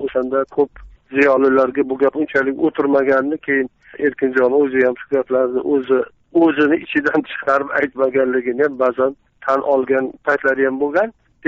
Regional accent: Jizzakh, Jizzakh Region, Uzbekistan; born there; Mana Jizzaxdan boshlayman. Jizzaxda tug'ilganman.

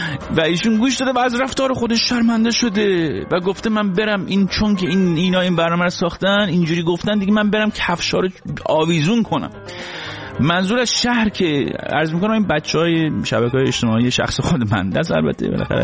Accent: Iran; now in United States; البته که من خودم وقتی از ایران اومدم بیرون فهمیدم جوامعی که من تجربه کردم بیرون ایران البته اینا اصلا همچین پدیده ای ندارن

